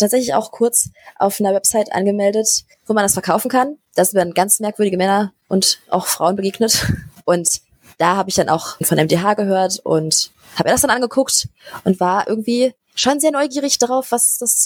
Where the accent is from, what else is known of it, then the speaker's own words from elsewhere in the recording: Berlin, Germany; ich werde übrigens nächsten Monat 19. Und ich komme aus Berlin. Ich bin hier geboren und wohne hier